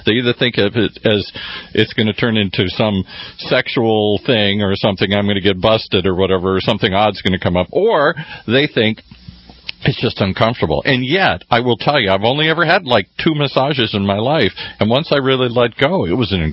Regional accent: Midwest, United States; I'm from the Midwest. I get a little funny when men touch me

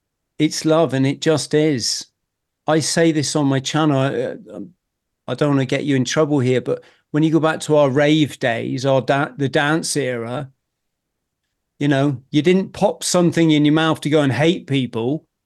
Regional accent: England, United Kingdom; Yeah, I'm from England.

